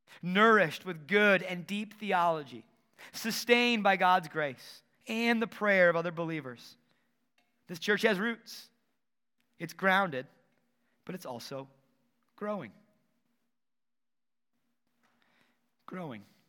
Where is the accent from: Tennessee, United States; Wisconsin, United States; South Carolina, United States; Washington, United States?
Wisconsin, United States; when I was in grade school in my hometown in Wisconsin when Dutch Elms disease came through.